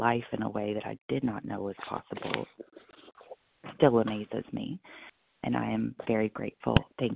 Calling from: Kentucky, United States; recovered, not cured, in Kentucky, and thankful for the meeting.

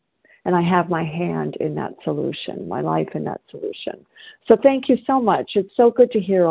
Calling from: South Carolina, United States; I am a grateful recovered compulsive overeater, and I'm calling from South Carolina.

